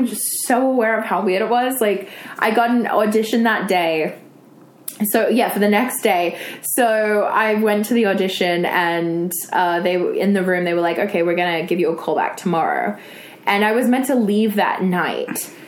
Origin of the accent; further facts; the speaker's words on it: Australia; growing up in Australia